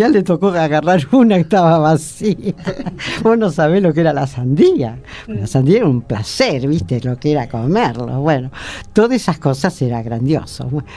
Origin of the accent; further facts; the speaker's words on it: San Martín, Buenos Aires Province, Argentina; Yo soy de San Martín. Nací en Capital, pero mi papá nos llevó a vivir a San Martín.